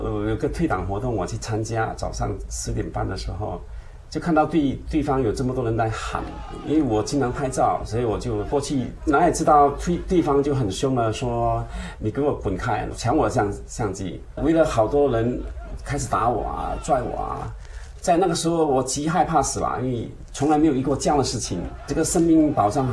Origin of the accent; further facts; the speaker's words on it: Singapore; now in United States; 对，土生土长的新加坡人。